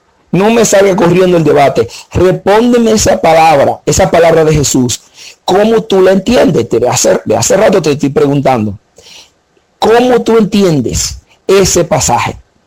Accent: Cibao, Dominican Republic; Usted y yo somos dominicanos los dos.

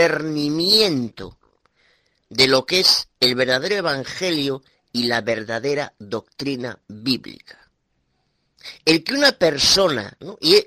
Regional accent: Galicia, Spain; soy Aguada de Galicia, España.

